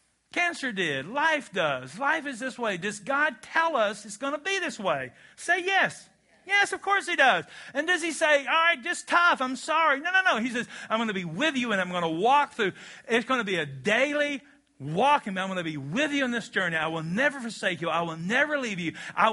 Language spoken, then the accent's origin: English; Wisconsin, United States; I'm a boy from Barron County, and I don't eat butt-rubbed steaks.